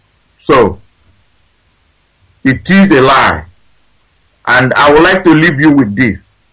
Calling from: Houston, Texas, United States; I'm signing off from Houston.

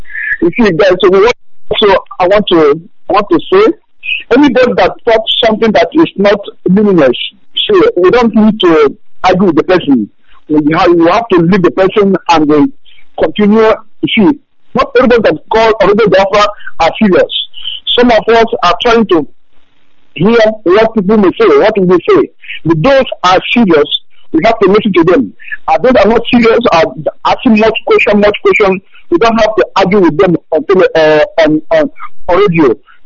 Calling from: Malaysia; I'm calling from Malaysia.

